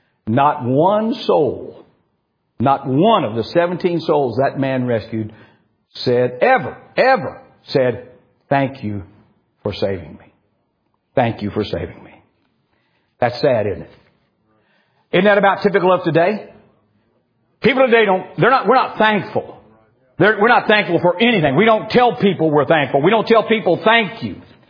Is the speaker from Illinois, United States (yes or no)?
yes; Illinois, United States; I grew up in Illinois, so I'm familiar with some of that.